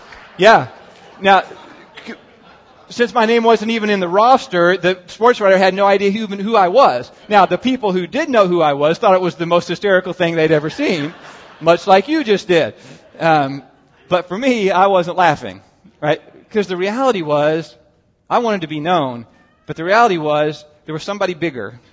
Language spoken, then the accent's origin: English; Scottsburg, Indiana, United States; growing up in Scottsburg, just 30 miles north of Louisville, right there on I-65